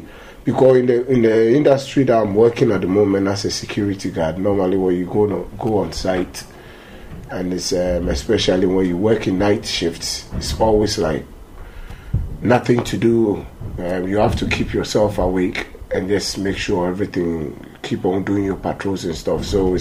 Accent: Dundee, Scotland, United Kingdom; I'm from Dundee.

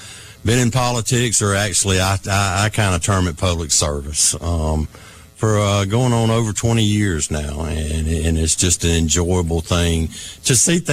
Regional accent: Hartford, Alabama, United States; Actually, I'm from Hartford. I've been in Hartford about 42 years. Love the rural environment, love being in rural Alabama.

